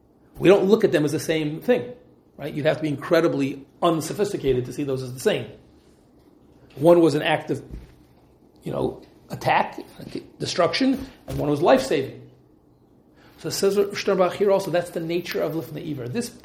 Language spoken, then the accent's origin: English; United States; now in United Kingdom; Now, it happens to be when I was growing up in America, again, where it was not uncommon for people to drive to Orthodox shuls.